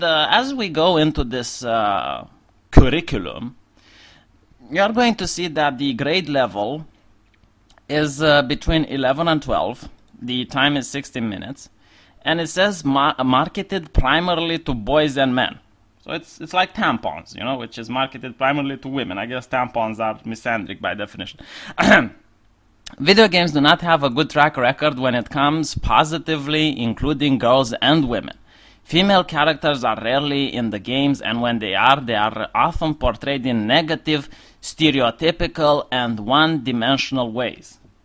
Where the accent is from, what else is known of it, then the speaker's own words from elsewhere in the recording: Romania; I'm a bloke from Eastern Europe, Romania more exactly, an ex-communist country. So I hope my accent isn't that difficult to understand.